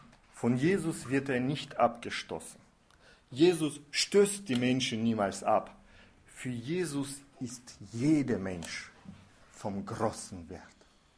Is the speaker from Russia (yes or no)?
yes; Russia; German is a second language; Bei uns in Russland sagt man, die Träume sind unser letzter Haken, noch am Leben zu bleiben.